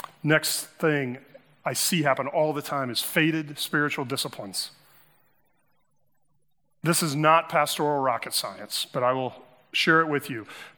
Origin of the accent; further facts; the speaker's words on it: Midwest, United States; And we're from the Midwest. This sneaks up on us, doesn't it? I'm used to lakes staying put.